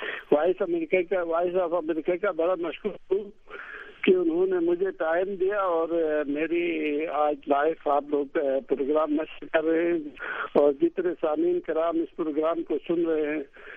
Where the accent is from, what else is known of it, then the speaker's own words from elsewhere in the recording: Gilgit, Gilgit-Baltistan, Pakistan; میں گلگت سے تعلق رکھتا ہوں. بچپن سے مجھے بڑا شوق تھا پولو کا